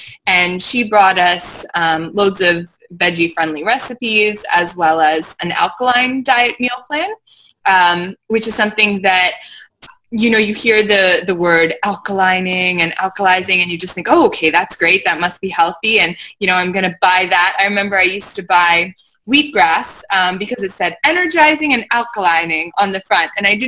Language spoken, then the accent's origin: English; Canada; Got a long name. I'm Canadian.